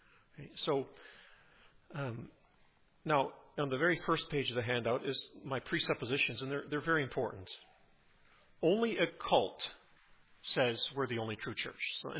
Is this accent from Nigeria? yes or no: yes; Nigeria; also born or lived in Colorado, United States; I grew up in Nigeria in the mission field.